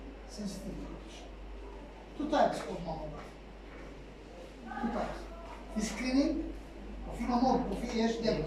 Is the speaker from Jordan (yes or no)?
yes; Jordan; بالعالم كله عندنا في الاردن